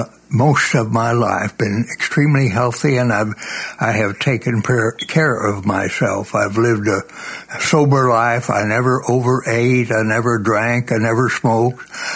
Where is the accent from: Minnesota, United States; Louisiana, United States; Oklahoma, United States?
Oklahoma, United States; Tulsa; also born or lived in Kansas City; And then we moved from Kansas City back to my original birthplace here in Tulsa in 38, and I finished my education here, junior high at Wilson, junior high, high school Will Rogers High School, graduated there in 43